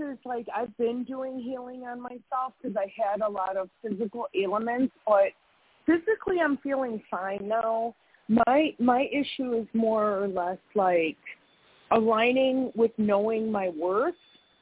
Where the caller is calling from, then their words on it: Wisconsin, United States; I am in Wisconsin right now.